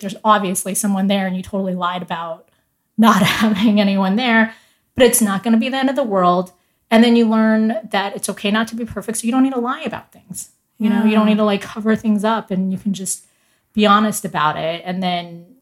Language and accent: English; Colorado, United States; Because I had all these great friends growing up in Colorado, and I maintained such a close connection with them. And then all of a sudden, I moved to this place, and I feel like I couldn't make a connection with anybody.